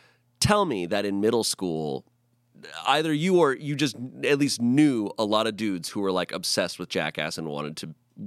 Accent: Arizona, United States; For a lot of dudes, especially growing up in Arizona, every dude was in love with all of them.

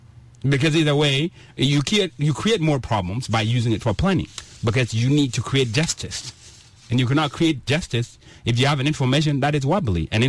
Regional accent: Warrap, South Sudan; Now, so I come from Warab.

